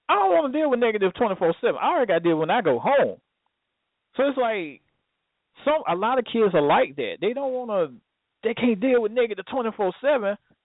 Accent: Atlanta, Georgia, United States; Like, I came from, I'm from Atlanta, Georgia. I used to live on Boulevard, the bad part of Boulevard.

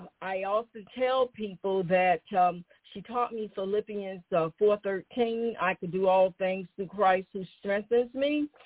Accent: Hartford, North Carolina, United States; I was born and raised in Hartford, North Carolina

